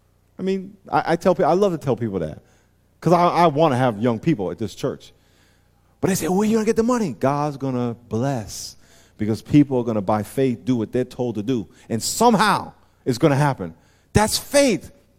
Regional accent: New York, United States; I have a friend I grew up with in New York as a kid, and he just moved out here about a year ago.

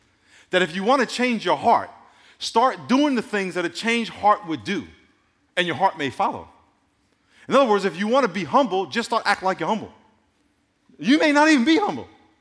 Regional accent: New York, United States; I grew up in New York, so she thinks I know everything about New York, right? Every street and every deli and everything.

